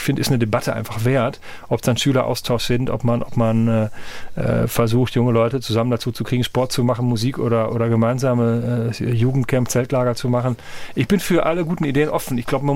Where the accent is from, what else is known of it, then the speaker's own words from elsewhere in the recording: North Rhine-Westphalia, Germany; Wir haben die Textilkrise bei uns im westlichen Münsterland, wo ich herkomme, auch gehabt in den 80er Jahren.